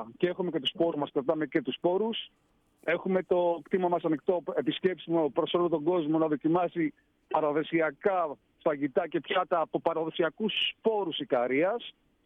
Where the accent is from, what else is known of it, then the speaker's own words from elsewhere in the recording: Athens, Attica, Greece; moved away as an adult; now in Ikaria, Greece; Μεγάλωσα στην Αθήνα, έμεινα εκεί μέχρι τα 30 μου.